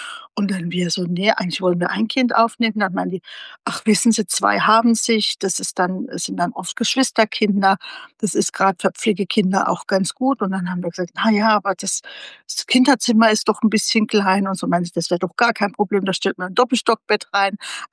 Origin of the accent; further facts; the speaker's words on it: Baden-Württemberg, Germany; Ich bin ja aus Baden-Württemberg